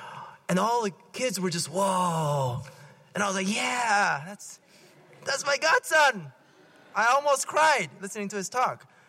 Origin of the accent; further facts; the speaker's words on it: Palo Alto, California, United States; No, I'm actually local. Like, I'm from Palo Alto. I mean, I'm not Campbell, but I'm from Palo Alto, and my parents, they're there.